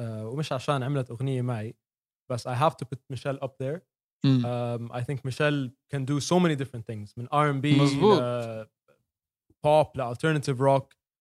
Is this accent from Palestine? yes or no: yes; Palestine; انا فلسطيني اللي ما بيعرف وللي بيعرفني بيعرف اني انا بجزز الناس بحبي لفلسطين للاسف I've never been in my hometown